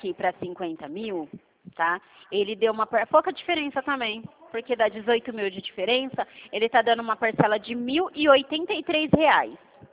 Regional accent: Dracena, São Paulo, Brazil; O meu DDD é 18 também, que eu sou aqui de Dracena

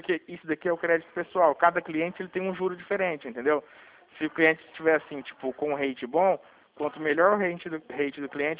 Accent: Dracena, São Paulo, Brazil; Eu sou de Dracena

